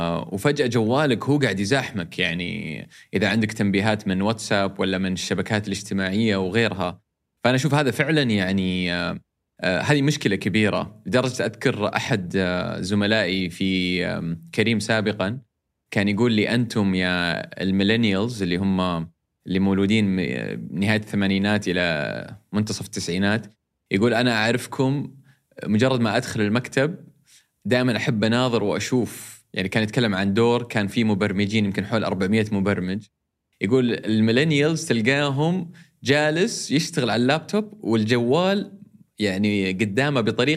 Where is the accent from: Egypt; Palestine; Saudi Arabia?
Saudi Arabia; يمكن عندنا في السعودية